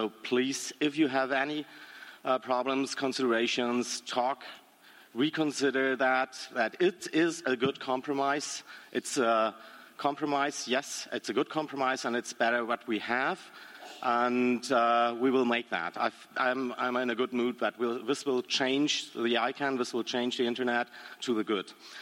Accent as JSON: {"language": "English", "country": "Germany", "second_language": "English", "said": "I'm a member of the ALEC at Large Advisory Committee. I'm from Germany, and I don't have the pleasure to speak in my mother tongue here."}